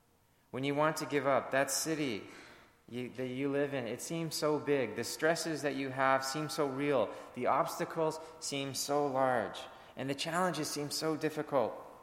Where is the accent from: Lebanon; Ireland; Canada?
Canada; now in United States; As a Canadian citizen living as an American resident, I think about that sometimes.